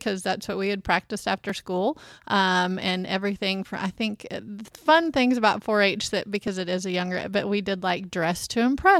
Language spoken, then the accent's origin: English; United States; But I think back, I grew up in Grady County, and we had a strong 4-H program there.